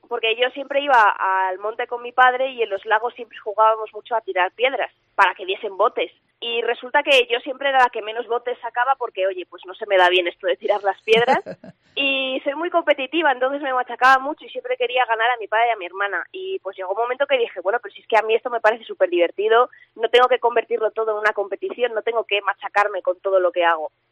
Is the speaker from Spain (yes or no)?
yes; León, Castile and León, Spain; moved away as an adult; also born or lived in Madrid; yo soy de aquí de León, pero me fui a estudiar a Madrid, periodismo.